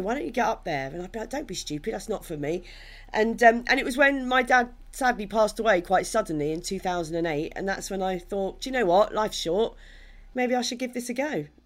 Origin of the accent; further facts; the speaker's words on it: Maidstone, South East England, United Kingdom; I was brought up in Kent, so I was never far from the sea. I was brought up in Maidstone in Kent.